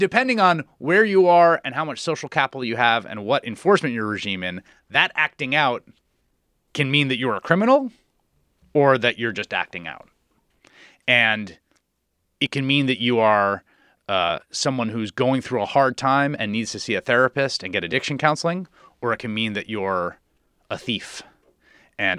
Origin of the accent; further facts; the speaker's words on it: The Bronx, New York, United States; my experience is growing up in the Bronx in the 1980s and 90s where it's all a patchwork.